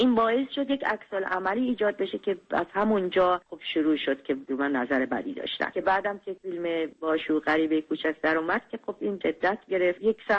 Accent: Iran; moved away as an adult; من از ایران اومدم بیرون. پرونده کار سینمایی من در ایران هم بسته شد.

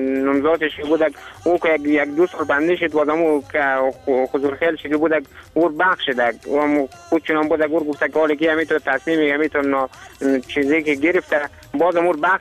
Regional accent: Badghis, Afghanistan; یکی از زادگاه ما همی بادغیس هست دیگه، زیاد دیگه. البته همه ما افغانستان بادم که دوست داریم، ما هم افغانیم. بازم دیگه ای سرزمین زادگاه ما است که میگه تولد شدیم، میگه سلام شدیم، بزرگ شدیم دیگه.

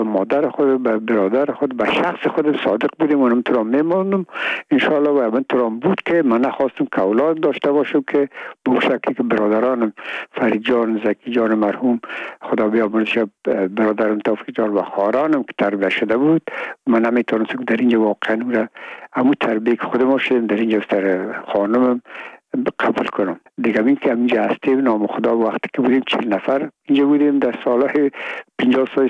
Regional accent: Afghanistan

